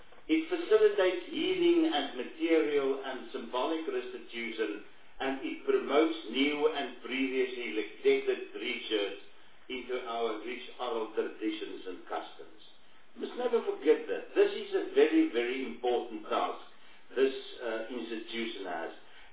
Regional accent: South Africa; I'm speaking as a South African that loves the history of our country.

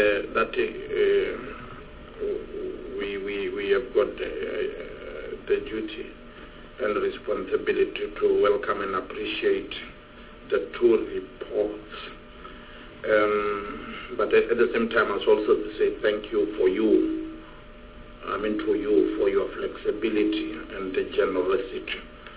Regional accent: South Africa; because we must admit as South African educational system that we have got a challenge.

